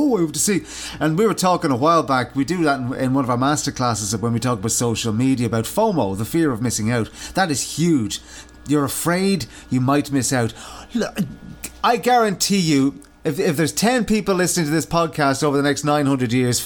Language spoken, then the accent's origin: English; Ireland; I'll give you another example. I'm Irish, right? We don't live in Ireland at the minute